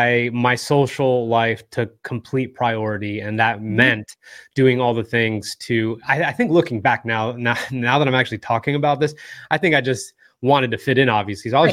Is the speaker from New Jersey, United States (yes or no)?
yes; Morristown, New Jersey, United States; So I was born and raised in Morristown, New Jersey, and very quickly into high school, I was doing a lot of bad things.